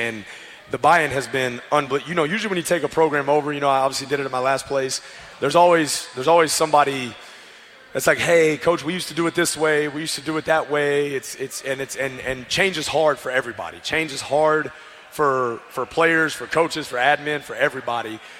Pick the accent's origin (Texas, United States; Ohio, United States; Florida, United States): Texas, United States; Fort Worth; I'm old Texas. I'm a Texas high school football product, guys. I was born and raised on Friday Night Lights. I love it. I can't get enough of it. Born in Fort Worth, Texas.